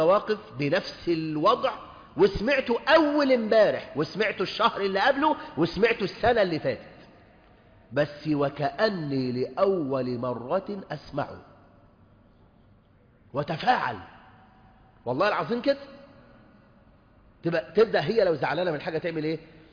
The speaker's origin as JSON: {"language": "Arabic", "country": "Egypt", "said": "طيب غالب الرجال عندنا في مصر بيبدأوا عملهم الصبح الساعة كام؟"}